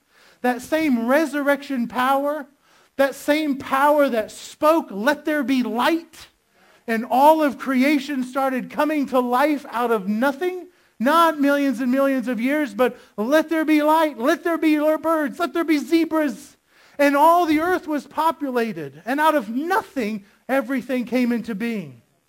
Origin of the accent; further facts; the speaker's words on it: Florida, United States; We're from Florida. You knew that. But in Florida, we have the beach